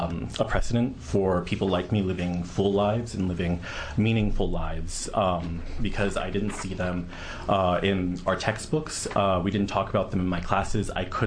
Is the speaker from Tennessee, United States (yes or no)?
no; California, United States; I grew up in California.